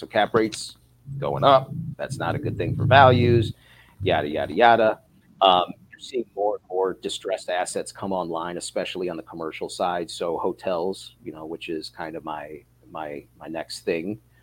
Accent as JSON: {"language": "English", "town": "Chicago", "region": "Illinois", "country": "United States", "said": "I'm from Chicago, love Chicago."}